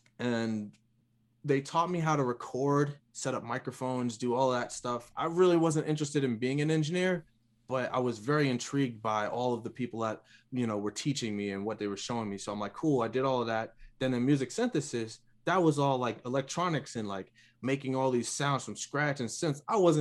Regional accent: New York, United States; All right. So I'm originally from New York.

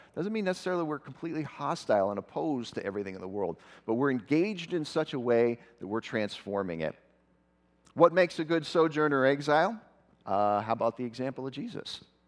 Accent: Ohio, United States; now in Springfield, United States; I'm from Springfield, Missouri. I work at Evangel University, but I grew up in Northeast Ohio, and that is home for me.

